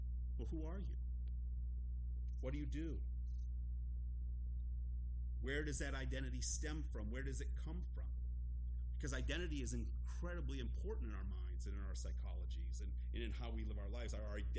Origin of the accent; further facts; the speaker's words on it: Columbus, Ohio, United States; Now, it may be because I'm from Columbus, and for us, that word "the" or "the" has a different connotation than the rest of the world.